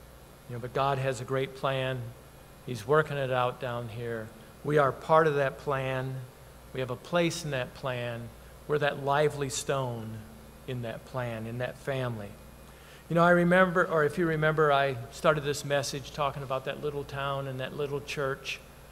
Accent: Wisconsin, United States; If I go back to my hometown in Wisconsin, I still have my family name on a little cutout where I would receive my bulletin

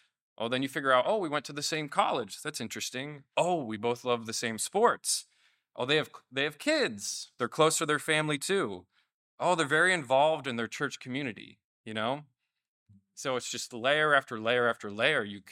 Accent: Columbus, Ohio, United States; I'm from Ohio. I grew up in Columbus, Ohio.

